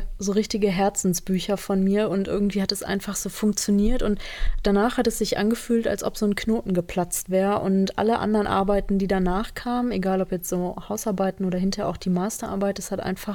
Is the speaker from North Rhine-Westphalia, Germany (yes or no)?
yes; Essen, North Rhine-Westphalia, Germany; Bei uns im Ruhrgebiet gibt es die, bei uns in Essen auf jeden Fall.